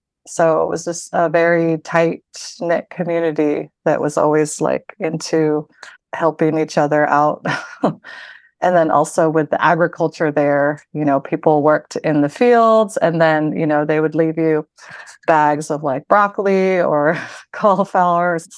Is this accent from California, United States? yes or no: yes; Salinas, California, United States; I grew up in Salinas, which is also a very heavy Filipino community.